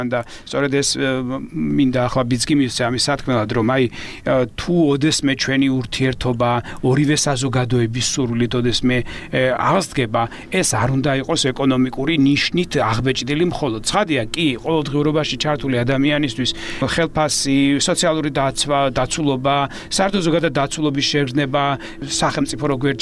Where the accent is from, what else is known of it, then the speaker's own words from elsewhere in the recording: Samegrelo-Zemo Svaneti, Georgia; მეზობელი კუთხიდან ვარ სამეგრელო ამიტომ ვარ წარმოშობილი